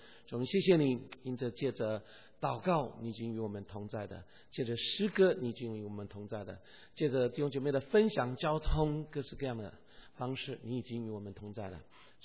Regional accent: Taiwan; moved away as an adult; now in United States; 当时我从台湾来到美国念书的时候呢

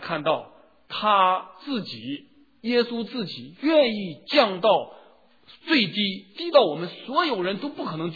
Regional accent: China; 就像我们中国人觉得什么东西

